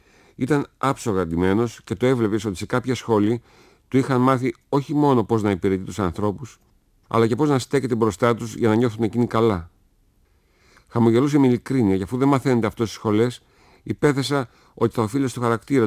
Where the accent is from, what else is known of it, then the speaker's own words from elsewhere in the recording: Thessaloniki, Central Macedonia, Greece; είμαι από τη Θεσσαλονίκη, γεννημένος εδώ